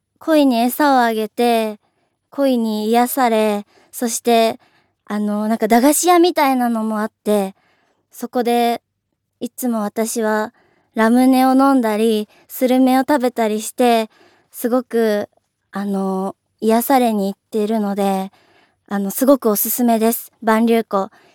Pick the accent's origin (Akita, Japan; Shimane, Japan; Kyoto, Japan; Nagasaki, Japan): Shimane, Japan; 私のお気に入りのチンスポットは、私の地元島根県なんですけど